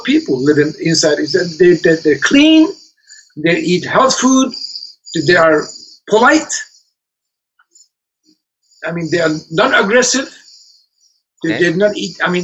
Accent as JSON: {"language": "English", "country": "Turkey", "also_born_or_lived": "New York City", "second_language": "English", "said": "Where do you come from? I said, Turkey. Ah, is that in Africa?"}